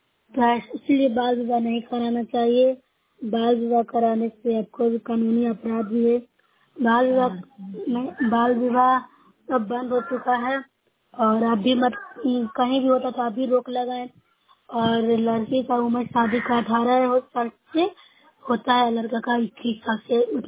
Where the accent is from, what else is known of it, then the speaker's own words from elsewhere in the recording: Bihar, India; मैं नूसा ब्लॉक से हूँ, जिला नालंदा की निवासी हूँ।